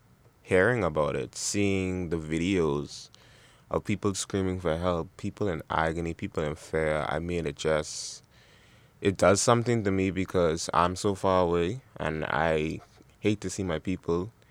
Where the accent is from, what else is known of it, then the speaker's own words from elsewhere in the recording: Bahamas; Well, it's very much different here. It's always sunny. So much friends, so much family. It's like a big family in the Bahamas.